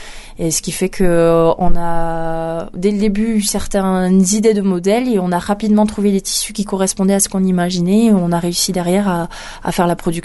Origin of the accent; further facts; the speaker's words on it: Mauléon, Nouvelle-Aquitaine, France; Moi, j'ai vécu toute mon enfance à Espèce. On a fait donc le collège et le lycée à Saint-François. Moi, la Basse-Ville à Mauléon.